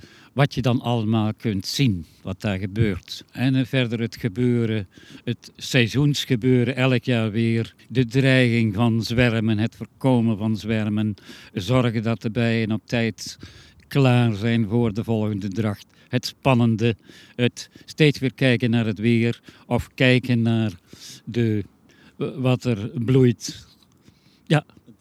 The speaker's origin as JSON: {"language": "Dutch", "town": "Heusden", "region": "North Brabant", "country": "Netherlands", "said": "Dat komt omdat ik ook in Asten afkomstig ben. Eigenlijk beter gezegd uit Heusden. Ik ben opgegroeid op de Gezande Baan."}